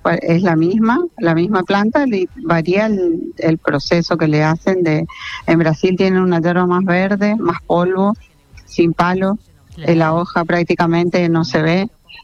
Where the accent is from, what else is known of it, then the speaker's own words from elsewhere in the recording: Posadas, Misiones, Argentina; De Posadas, Misiones.